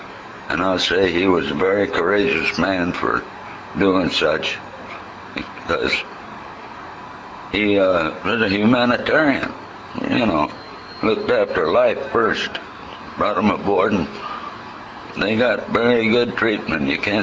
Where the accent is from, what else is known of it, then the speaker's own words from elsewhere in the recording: Los Angeles, California, United States; I'm from Los Angeles, Califor